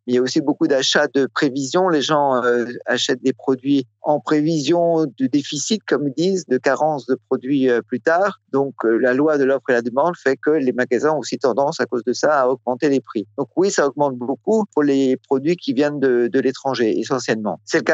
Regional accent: France; now in Russia; et moi inclus en tant que Français habitant en Russie

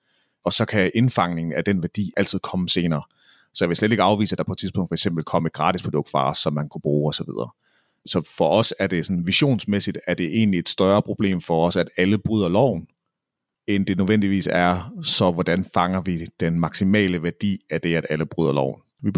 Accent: Jutland, Denmark; Dermed sagt, så er jeg også jyde og kan godt lide at tjene penge

